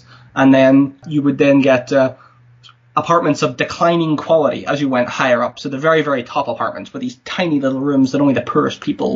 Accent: Northern Ireland, United Kingdom; now in United States; I'm from Northern Ireland, but I'm a graduate student at Yale University in the United States studying the later Roman Empire.

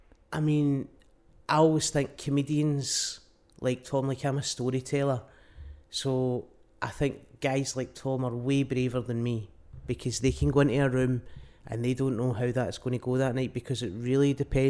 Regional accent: United Kingdom; just as British, people would just sit with their arms folded

